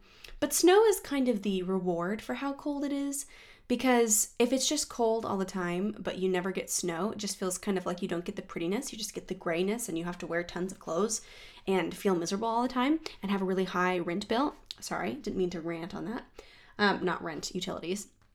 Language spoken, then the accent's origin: English; Colorado, United States; You know, I come from Colorado where we got tons of snow.